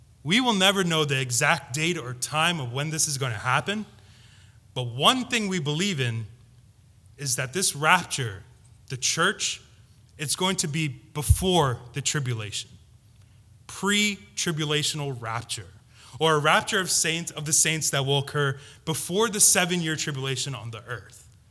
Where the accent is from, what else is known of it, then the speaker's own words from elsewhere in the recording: Philadelphia, Pennsylvania, United States; I was born and raised in Philly.